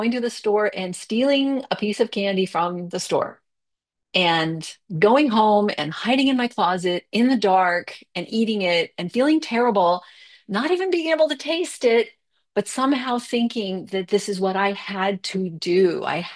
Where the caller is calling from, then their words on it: Mountain View, California, United States; I'm zooming in from Mountain View, and I'm really happy to be here today.